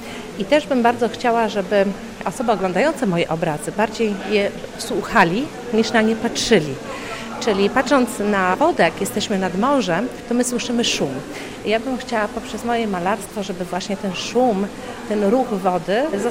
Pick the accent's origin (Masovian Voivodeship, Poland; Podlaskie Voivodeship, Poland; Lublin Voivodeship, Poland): Podlaskie Voivodeship, Poland; Białystok; Ja jestem białostoczanką.